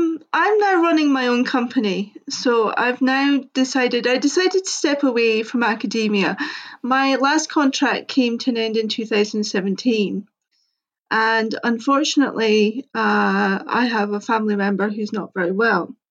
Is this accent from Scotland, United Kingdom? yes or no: yes; Aberdeen, Scotland, United Kingdom; when I grew up in Aberdeen in the 90s, it was a very multicultural place.